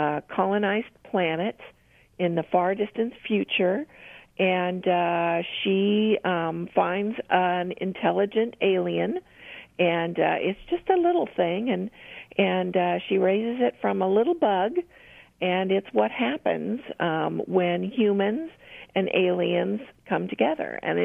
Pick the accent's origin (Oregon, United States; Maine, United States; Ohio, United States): Oregon, United States; born there; also born or lived in Rochester, United States; I was born in Oregon, uh-huh. And I loved upstate New York. I moved there with my company, uh-huh.